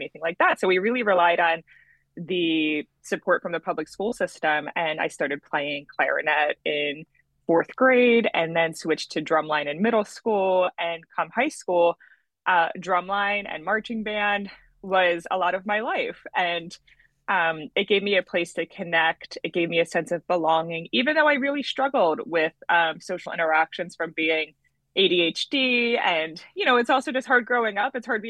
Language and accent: English; Upper Darby, Pennsylvania, United States; So I grew up in the Upper Darby School District, which is just outside of Philadelphia.